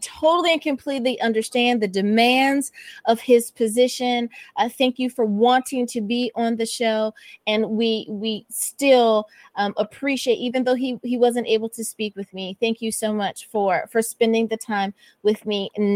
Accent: Newport News, Virginia, United States; now in Long Beach, United States; I am originally from Virginia, though I live in Long Beach, California now. My husband is from Los Angeles, so of course I live in California, but I am from Virginia. You know, I have a little twang in my voice still, no matter what.

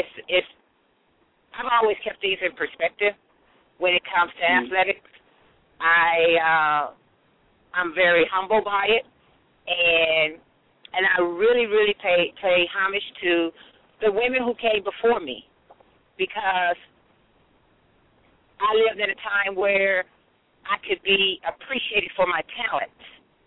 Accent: East St. Louis, Illinois, United States; I grew up in East St. Louis, Illinois, where people would just say negative things about our community

